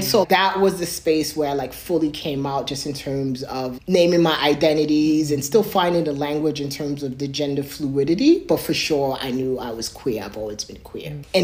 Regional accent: New York, United States; accent: New York; also born or lived in Nigeria; Yes, I have a New York accent, that happens. So it's like I have a hybrid identity. I was born in Nigeria and then I got brought to New York.

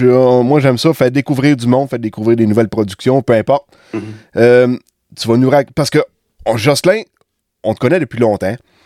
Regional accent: La Visitation, Quebec, Canada; Ça, c'est souvent quelque chose qui arrive quand on dit qu'on vient de La Visitation. Ah ouais, pas loin de Saint-Hyacinthe.

